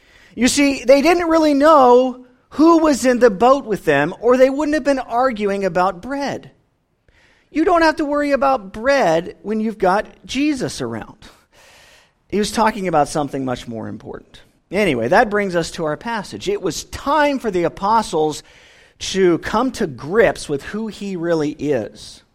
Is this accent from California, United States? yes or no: yes; California, United States; especially if you're in my home state of California.